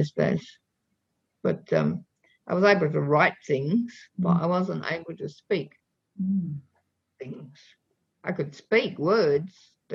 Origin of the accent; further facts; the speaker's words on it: Ireland; I'm not middle class to start off with. I'm actually Irish working class, with a long history of colonisation behind me